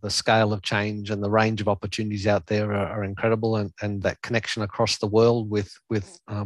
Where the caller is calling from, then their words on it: Brisbane, Queensland, Australia; Today, I'm based out of Brisbane, like many people, working from home